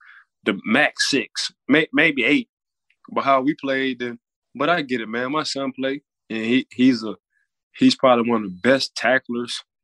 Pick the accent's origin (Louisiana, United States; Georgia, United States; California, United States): Louisiana, United States; New Orleans; So I'm from New Orleans, and we talk about it all the time. Like, between New Orleans and Miami guys, we feel like we're the same kind of people.